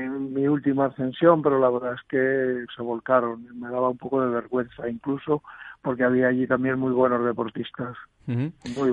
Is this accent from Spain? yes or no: yes; Ávila, Castile and León, Spain; born there; yo nací en Ávila, que todavía tengo familia en Ávila, que he pasado, no he vivido mucho tiempo, pero luego he pasado muchas temporadas allí con mis tías de niño, en los veranos